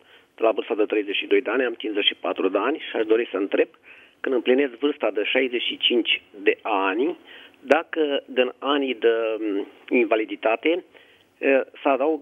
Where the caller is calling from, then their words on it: Pitești, Argeș, Romania; sunt de la Pitești și aș avea și eu două întrebări